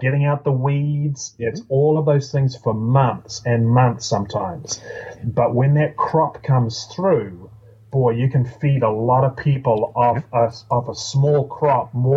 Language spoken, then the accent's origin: English; New Zealand; now in United States; As a Kiwi, there's a small New Zealand team going.